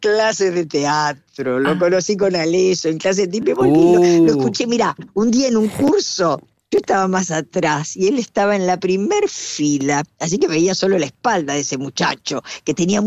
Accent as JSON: {"language": "Spanish", "region": "Buenos Aires", "country": "Argentina", "tie": "born or raised there"}